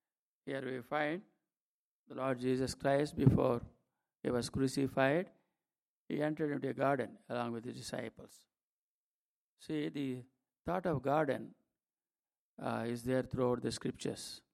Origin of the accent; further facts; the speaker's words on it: India; accent: Indian; Please excuse me for my Indian accent or Telugu accent.